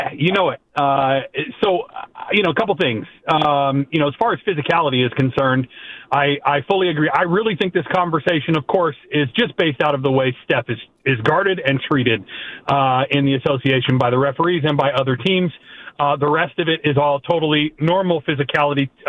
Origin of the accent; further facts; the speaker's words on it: Oakland, California, United States; I grew up a Raider fan. I'm from Oakland, of course.